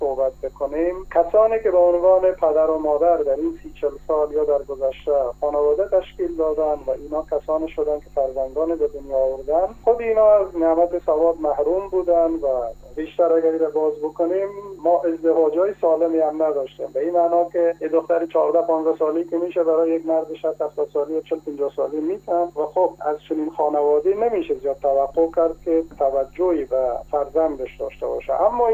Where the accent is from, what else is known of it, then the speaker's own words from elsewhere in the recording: Afghanistan; یعنی ما تجربه خودمون به عنوان یک افغانستانی در 12 ساله که مدرسه یا مکتب ما خواندیم